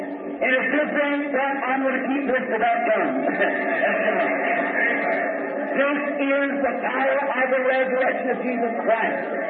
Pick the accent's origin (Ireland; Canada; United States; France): Ireland